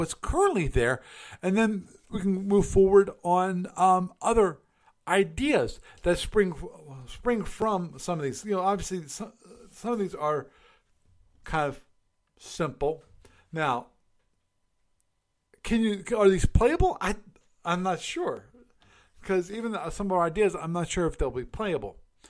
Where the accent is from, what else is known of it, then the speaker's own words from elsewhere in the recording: Maryland, United States; Of course, I grew up in Maryland where the local bar down the end of the block where up here they call them family restaurants.